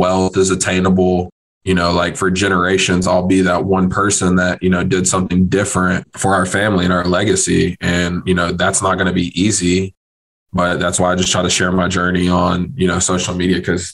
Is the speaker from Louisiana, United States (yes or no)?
no; Tennessee, United States; Just growing up in Tennessee, it was something that always as a kid made sense.